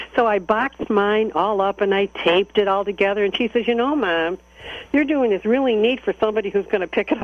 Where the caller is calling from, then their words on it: East Irondequoit, New York, United States; East Irondequoit.